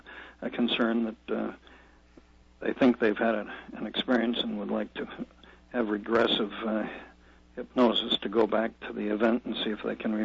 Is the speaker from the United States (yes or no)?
yes; Massachusetts, United States; I'm from Massachusetts, and most of my work was in hospitals and mental health clinics in the greater Boston area.